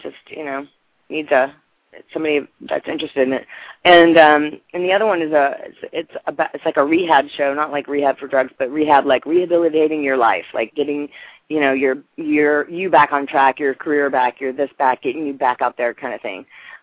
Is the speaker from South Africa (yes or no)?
no; Louisiana, United States; he happens to be from the same hometown I am from. We're both from Louisiana